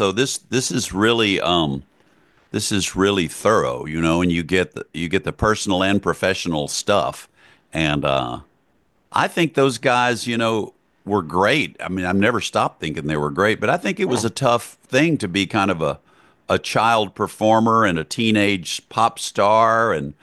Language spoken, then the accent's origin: English; Hattiesburg, Mississippi, United States; who I grew up with in Hattiesburg, Mississippi, who had a lot to do with my music career and my life.